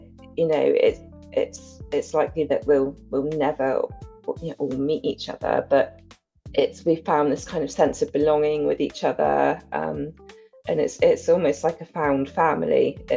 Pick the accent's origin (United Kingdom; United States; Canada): United Kingdom; England; I mean, she's from South Korea, I'm from England, never met before